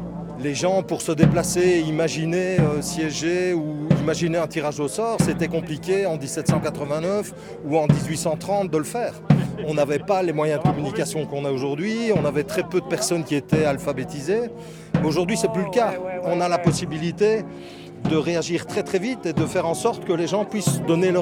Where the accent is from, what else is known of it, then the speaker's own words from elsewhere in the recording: Chastre, Wallonia, Belgium; Je viens de Chastres, pas très loin de Jean Blou.